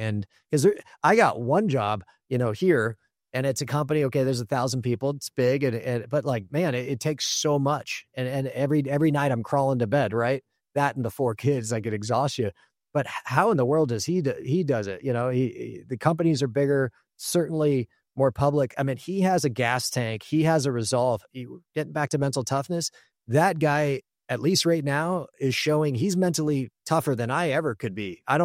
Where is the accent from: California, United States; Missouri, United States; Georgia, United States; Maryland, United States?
California, United States; Los Angeles; And I spent a lot of my time growing up in Los Angeles.